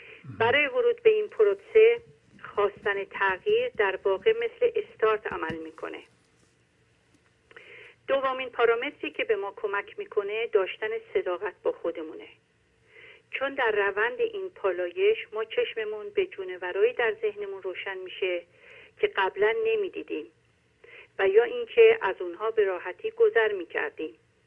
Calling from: Germany; من از آلمان زنگ میزنم.

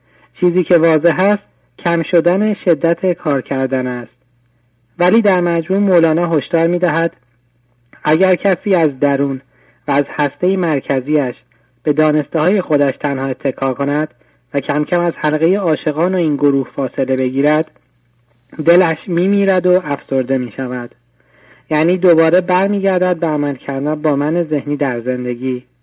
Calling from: Germany; از آلمان هستم.

